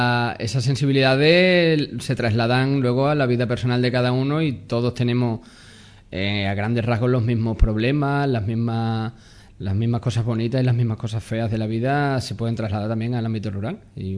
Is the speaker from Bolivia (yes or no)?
no; Llerena, Extremadura, Spain; no es porque sea mi pueblo, pero en Llerena hay artistas muy buenos